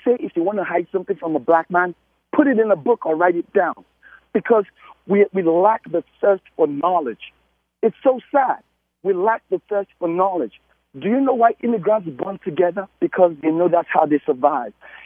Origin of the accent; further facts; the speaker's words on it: Nigeria; now in United States; I'm from Nigeria. I've been in this country for over 20 years. I love it. But I was born and bred in Nigeria.